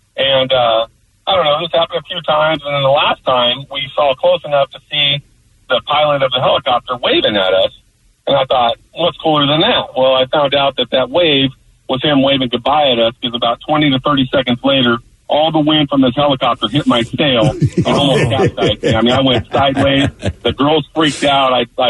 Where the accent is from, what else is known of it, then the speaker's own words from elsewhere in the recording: San Diego, California, United States; Hey, so technically, I was riding a sailboat down in my hometown of San Diego.